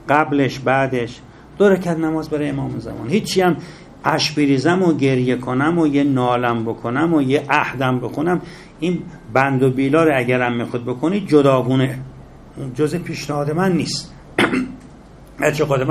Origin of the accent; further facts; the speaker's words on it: Iran; born there; ما میدونید که زادگاهمون تو مثلث اصفهان و یزد و شیراز